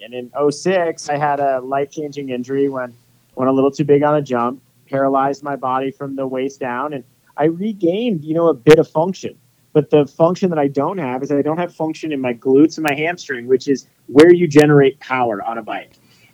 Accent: Vermont, United States; now in Reno, United States; I am originally from Vermont, now living out in the Reno, Tahoe area

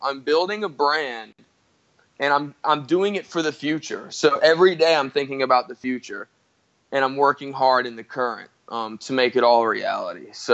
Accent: Brunswick, Georgia, United States; it's opening up a gym where it all started for me. That's in my hometown of Brunswick, Georgia, South Georgia.

